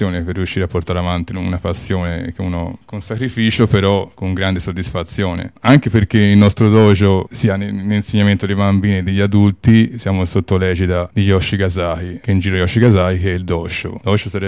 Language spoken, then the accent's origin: Italian; Montevarchi, Tuscany, Italy; born there; sono nato a Montevarchi e vivo in comune di Reggell.